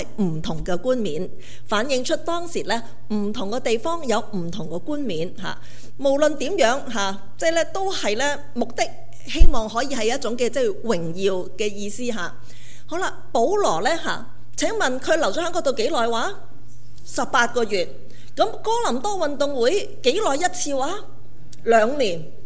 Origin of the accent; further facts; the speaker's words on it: Guangdong, China; 你知道我们广东人说如果得第四